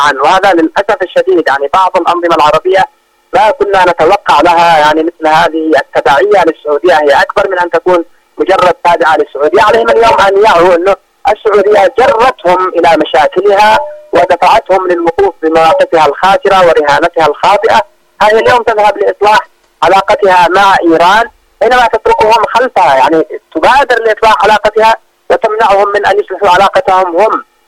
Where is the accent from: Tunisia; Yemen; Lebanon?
Yemen; نحن كشعب يمني